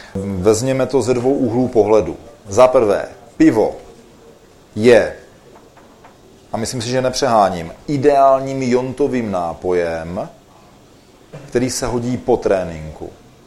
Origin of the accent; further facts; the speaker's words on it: South Moravian Region, Czechia; born there; protože jsem se narodil na Jižní Moravě ve vinařské rodině, takže jsem původně vinář